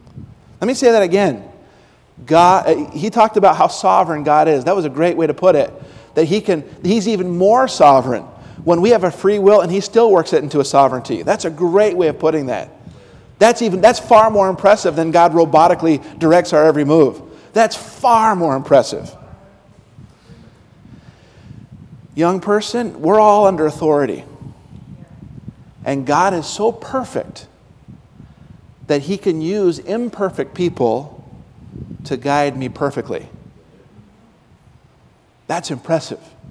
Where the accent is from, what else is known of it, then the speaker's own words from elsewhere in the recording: Utah, United States; I don't recommend it, even though I grew up in Utah.